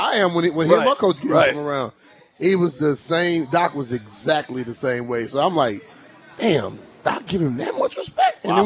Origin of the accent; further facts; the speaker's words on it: Louisiana, United States; I mean, I came from Louisiana, and I didn't wear sleeves.